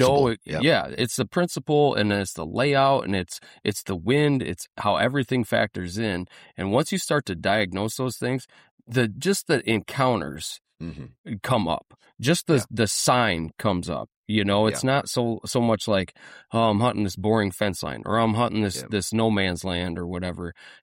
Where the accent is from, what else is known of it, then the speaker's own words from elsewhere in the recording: Midwest, United States; Because like we're from the Midwest, you know, like we always get predominant west winds.